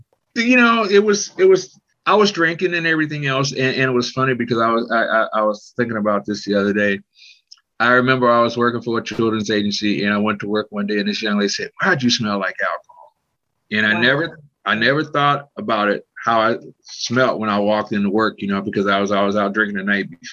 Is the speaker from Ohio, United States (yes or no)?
yes; Cleveland, Ohio, United States; now in Columbus, United States; I was born and raised in Cleveland. I lived in Cleveland all my life, except for the 3 years I was in the Army.